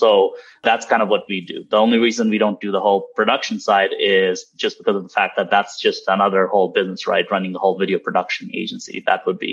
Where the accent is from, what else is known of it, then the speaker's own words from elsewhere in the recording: Toronto, Ontario, Canada; So I'm from Toronto, Canada.